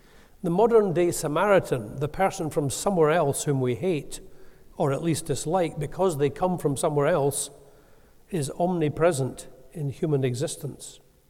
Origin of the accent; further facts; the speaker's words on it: Scotland, United Kingdom; Most of you should know that I come from Ayrshire by now.